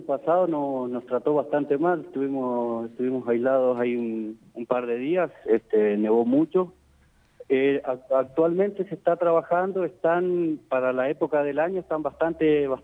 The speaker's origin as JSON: {"language": "Spanish", "town": "Las Coloradas", "region": "Neuquén", "country": "Argentina", "tie": "born or raised there", "said": "yo soy nacido y criado acá en Las Coloradas. Mirá, Las Colos justo está en una tipo olla, estamos rodeados de montañas en un tipo vallecito"}